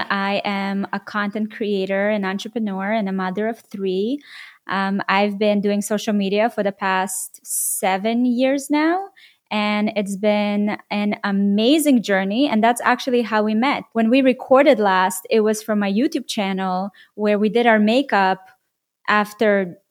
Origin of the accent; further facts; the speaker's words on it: Israel; So I grew up in Israel